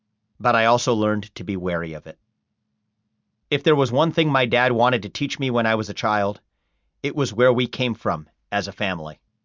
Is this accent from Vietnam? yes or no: no; Evendale, Ohio, United States; My father's childhood home in India couldn't have been more different from my hometown in Evendale, Ohio.